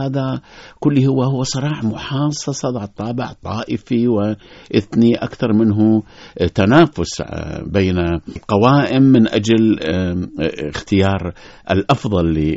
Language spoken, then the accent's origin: Arabic; Iraq; والله هذا احنا ما كنا نأمله جميعا كعراقيين